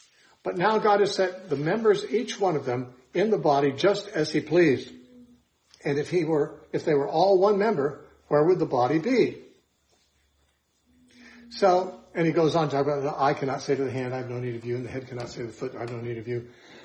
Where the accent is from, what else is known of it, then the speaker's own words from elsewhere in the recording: California, United States; I think growing up in California and so forth, we probably don't have much of that.